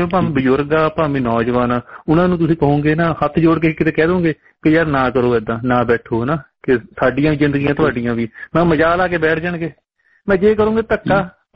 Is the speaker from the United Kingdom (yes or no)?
no; Hoshiarpur, Punjab, India; ਵੈਸੇ ਮੈਂ ਹੁਸ਼ਿਆਰਪੁਰ ਤੋਂ ਬਿਲੋਂਗ ਕਰਦਾ, ਹੁਸ਼ਿਆਰਪੁਰ ਨਵਾਂ ਸ਼ਹਿਰ ਨਾ ਮੇਰਾ ਬਹੁਤ ਕਰੀਬੀ ਆ, ਤੇ ਨਵਾਂ ਸ਼ਹਿਰ ਸਾਨੂੰ ਜ਼ਿਆਦਾ ਨਜ਼ਦੀਕ ਪੈ ਜਾਂਦਾ।